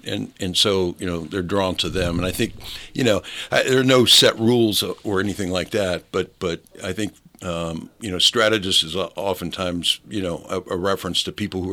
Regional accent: Fredericktown, Ohio, United States; Strangely enough, I was born actually on Bell Fountain Avenue in Oakland Heights. And when my dad died, we moved to small town Fredericktown, Ohio

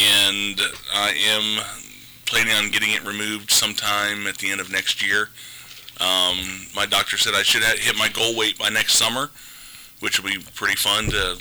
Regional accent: Marion, Ohio, United States; Born and raised in Marion. I've lived in the same house I grew up in.

